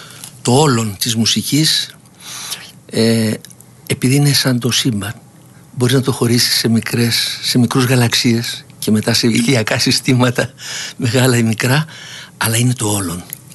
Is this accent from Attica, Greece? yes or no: yes; Piraeus, Attica, Greece; Ναι, είμαι Πειραιώτης και το καυχαίμαι.